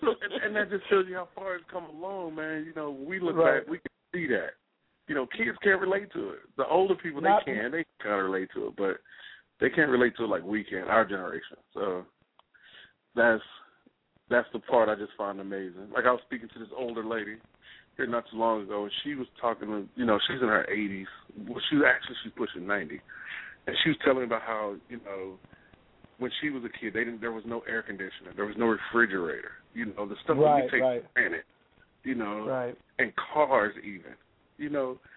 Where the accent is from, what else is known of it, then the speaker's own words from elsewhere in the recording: Wichita Falls, Texas, United States; Hey, I grew up in the Kimber District in Wichita Falls